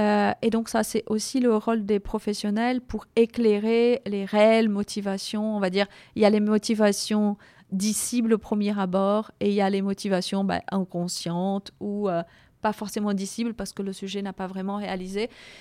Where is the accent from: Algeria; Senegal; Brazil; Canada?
Brazil; now in France; moi, je suis migrante. Je suis brésilienne, je vis en France depuis 23 ans. Je suis migrante.